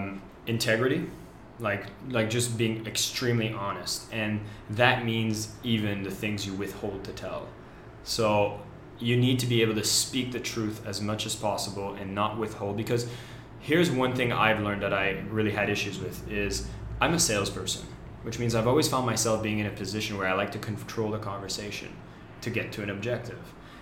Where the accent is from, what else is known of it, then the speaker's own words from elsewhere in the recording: Canada; She's Brazilian, I'm Canadian. Canadians are naturally very emotionally limited